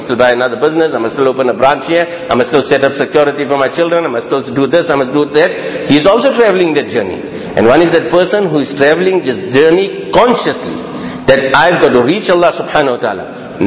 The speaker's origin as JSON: {"language": "English", "country": "India", "moved": "as an adult", "said": "The friends, when we came from India, we were big Mufti Sahib and big Qari Sahib and big Hafiz Sahib"}